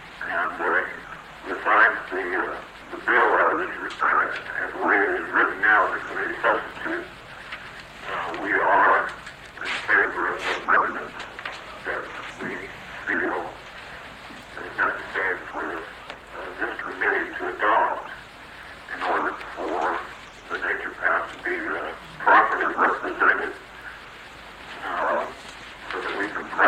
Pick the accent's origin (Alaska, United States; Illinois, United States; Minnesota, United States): Alaska, United States; Anchorage; I am a lifelong resident in Alaska. I was born here in Anchorage